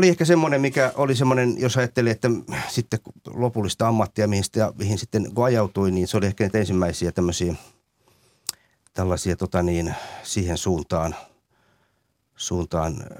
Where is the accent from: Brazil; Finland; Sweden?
Finland; Tampere, Pirkanmaa; koulut on käyty ja nuoruus ja lapsuus eletty Tampereella, että sieltä se oikeastaan se semmoinen identiteetti koen, että olen hämäläinen ja tamperelainen juuriltani hyvässä ja pahassa. Ja semmoinen tamperelaislähiö, jossa rivitalon pätkässä sitten asuttiin